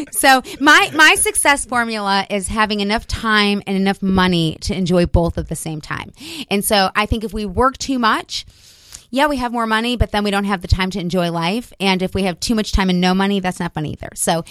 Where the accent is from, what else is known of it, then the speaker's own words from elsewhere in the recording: Chicago, Illinois, United States; That's why I had to add the part that I'm from Chicago, where I can get away with talking fast.